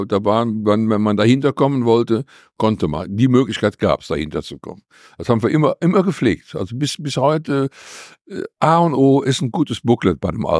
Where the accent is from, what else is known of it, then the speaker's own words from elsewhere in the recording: Cologne, North Rhine-Westphalia, Germany; accent: Kölsch; first language Kölsch; Jetzt bin ich aber nur mal aus Köln, also singe ich Kölsch. Das ist meine Muttersprache. Also ich in meinem Elternhaus wurde nur Kölsch gesprochen.